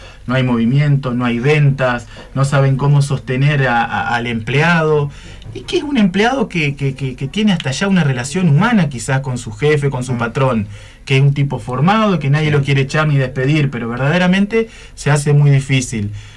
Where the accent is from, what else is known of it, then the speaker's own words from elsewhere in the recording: Argentina; como argentinos